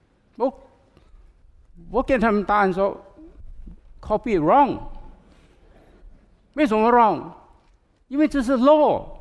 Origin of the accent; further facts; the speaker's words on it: China; now in United States; 那我自己也是这个民族，就是我们中国人特别不懂得遵守律法